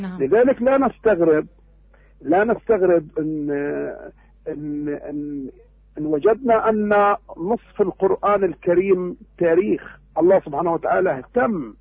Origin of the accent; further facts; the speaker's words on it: Palestine; فبالتالي دراسة التاريخ هي شيء مهم جدا لنا كفلسطينيين.